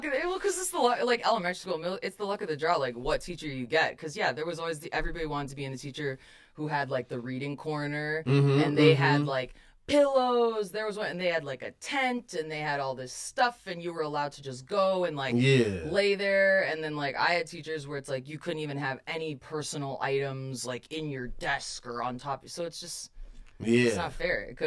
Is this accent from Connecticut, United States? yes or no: no; Chicago, Illinois, United States